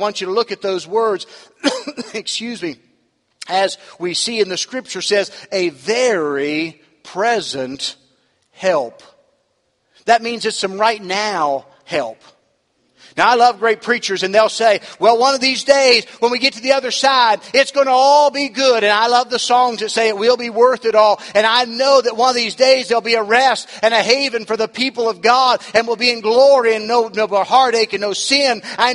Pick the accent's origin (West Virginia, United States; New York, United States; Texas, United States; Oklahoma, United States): West Virginia, United States; I'm from West Virginia, I think this isn't going to bother us